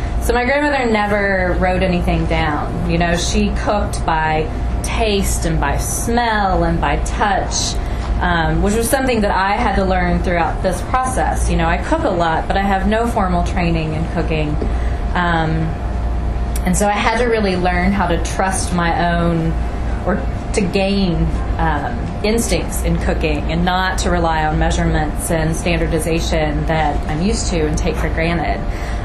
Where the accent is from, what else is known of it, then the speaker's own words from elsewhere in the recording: Vanceburg, Kentucky, United States; As Brian mentioned, I am from Vanceburg, Kentucky, so in case you were wondering where that is, I put a big blue star in the general locale.